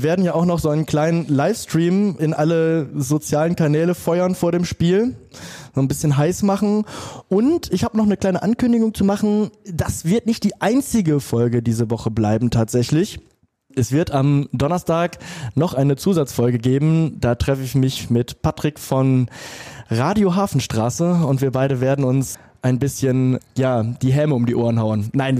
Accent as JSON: {"language": "German", "town": "Duisburg", "region": "North Rhine-Westphalia", "country": "Germany", "tie": "born or raised there", "said": "ich bin in Duisburg groß geworden, ne? da in Duisburg-Mitte."}